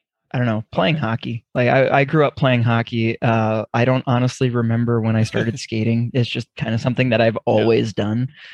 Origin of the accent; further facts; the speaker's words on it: St. Louis, Missouri, United States; Oh, no. I'm from St. Louis. So, like, it's not hockey town by any means.